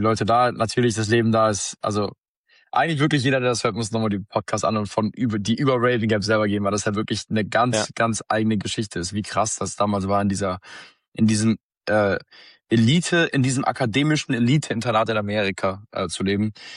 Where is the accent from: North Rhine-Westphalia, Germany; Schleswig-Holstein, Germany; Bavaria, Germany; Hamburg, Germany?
Bavaria, Germany; Schweinfurt; Bin ursprünglich aus Schweinfurt in Bayern. Bin dann nach Paderborn auf ein Sportinternat gegangen